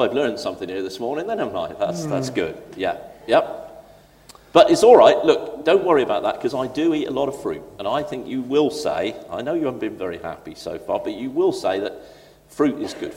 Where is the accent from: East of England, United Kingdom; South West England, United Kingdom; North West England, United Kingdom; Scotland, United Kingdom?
South West England, United Kingdom; I come from Cornwall, and I eat what is the Cornishman's greatest feast.